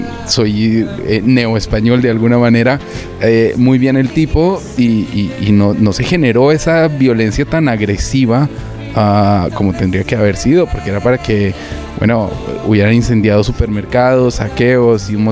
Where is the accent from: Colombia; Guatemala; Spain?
Colombia; yo soy colombiano y donde la mitad del país se quede sin trabajo, arden las calles